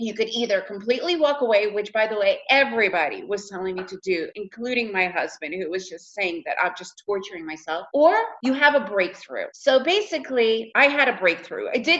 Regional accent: United States; first language Russian; also born or lived in Russia; now in Central America; However, I was raised in the US, so English is my main tongue. And I've now been living in Central America for for almost 20 years, so I speak Spanish fluently.

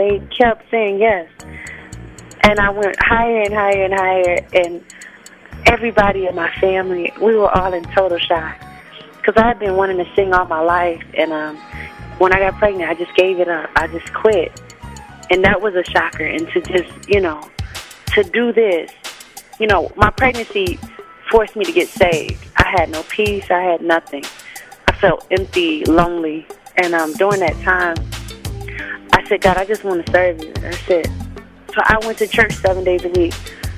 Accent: Saginaw, Michigan, United States; Well, I'm from Saginaw, Michigan. Population is about 5,000 to 6,000 people.

